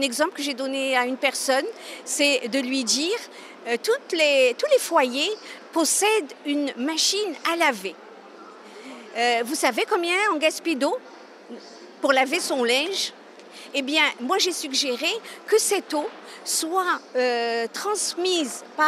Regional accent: Morocco; moi personnellement, je suis marocaine, je vis à Rabat

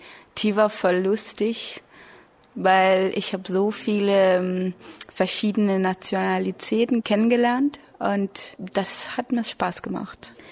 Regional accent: Copenhagen, Capital Region of Denmark, Denmark; German is a second language; now in Berlin, Germany; Ich komme aus Kopenhagen in Dänemark. Und ich bin in 1984 geboren. Und ja, ich arbeite als Lehrerassistent in Berlin. Und ja, ich lerne Deutsch, weil ja, ich habe vorher ein Jahr hier in Berlin gelebt.

